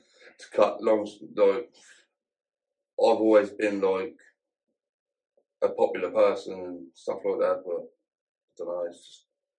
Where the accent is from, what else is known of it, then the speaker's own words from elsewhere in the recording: Wales, United Kingdom; now in Ipswich, United Kingdom; I lived in Wales. I was born in Wales.